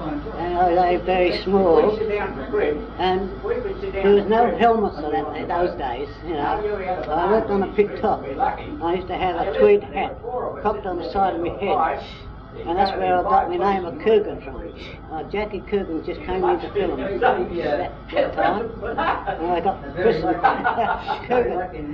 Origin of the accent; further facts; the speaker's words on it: West Wallsend, New South Wales, Australia; I was born and bred in West Wallsend. I don't know whether I'm a Westie or a Barnsley right now.